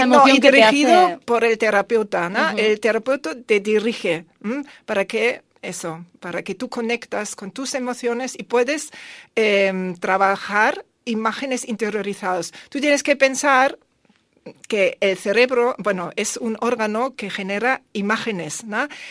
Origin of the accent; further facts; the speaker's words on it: Germany; first language German; Spanish is a second language; Yo, como soy alemana, por eso también me podéis perdonar a veces, sí, un poco si busco palabras.